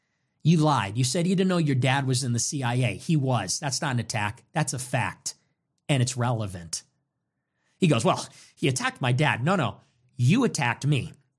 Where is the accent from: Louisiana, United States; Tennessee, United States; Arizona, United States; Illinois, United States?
Illinois, United States; Chicago; I know I'm from Chicago. We're not two-faced here in Chicago.